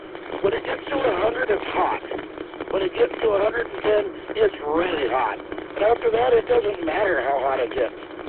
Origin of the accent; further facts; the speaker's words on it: Las Vegas, Nevada, United States; also born or lived in Phoenix, Arizona; Las Vegas is my hometown, and I spent a little over a decade in Phoenix, Arizona.